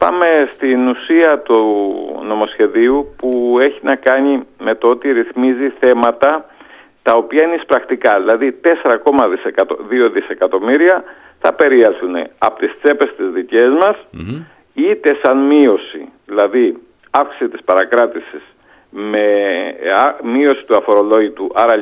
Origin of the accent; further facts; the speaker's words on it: Pefkos, Crete, Greece; το χωριό μου, το δικό μου Πεύκος Βιάννου Ηρακλείου Κρήτης